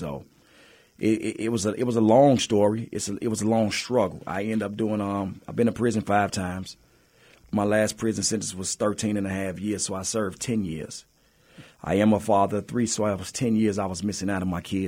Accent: Minneapolis, Minnesota, United States; also born or lived in Chicago; I was raised in Chicago. I was born in Chicago, moved to Minneapolis at a young age with my family. But I grew up around a life of crime.

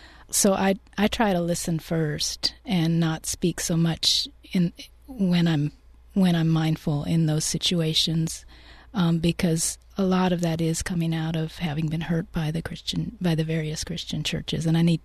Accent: Oklahoma, United States; Well, I know I grew up in Oklahoma, and so in that particular time when I was growing up

